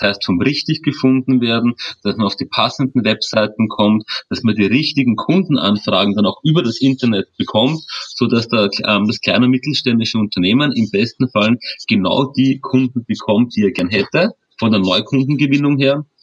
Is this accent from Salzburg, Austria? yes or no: no; Vienna, Austria; born there; Oh, vom Dialekt höchstwahrscheinlich. Ich bin gebürtiger Wiener. Beruflich war ich sehr viel in Österreich, in Deutschland unterwegs, aber auch in der Schweiz. Aber gebürtiger Wiener und dort bin ich auch jetzt wieder